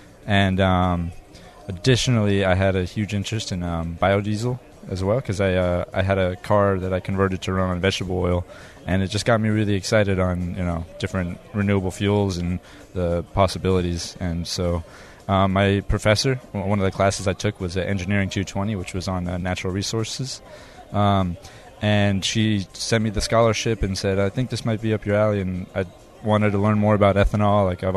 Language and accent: English; North Carolina, United States; I grew up in North Carolina, but I haven't spent a lot of time on farms and stuff.